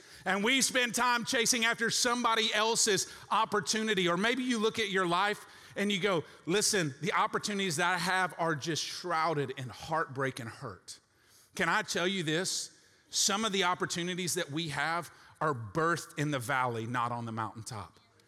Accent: Texas, United States; now in Georgia, United States; I am born and bred Texan, all right? I grew up outside of Dallas, but I've served here in Houston, and it has been a great time, and I spent about the first 37 years of my life in the great state of Texas before God moved us to Northeast Georgia

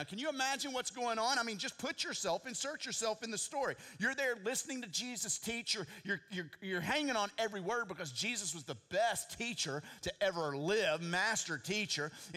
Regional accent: Texas, United States; And they said, we're originally from Texas. I said, I'm from Texas.

